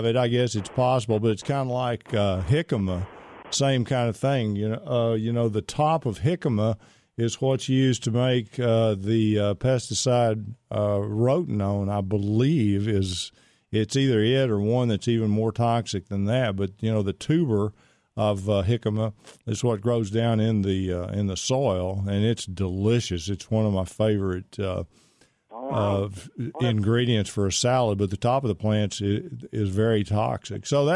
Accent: Pittsburg, Texas, United States; Here's Mary in Kilgore, Texas, not too far from where I grew up in Pittsburgh, Mary.

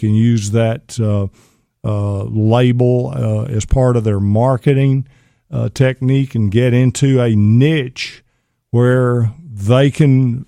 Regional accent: Pittsburg, Texas, United States; You know, I'm from East Texas. I'm from Pittsburgh.

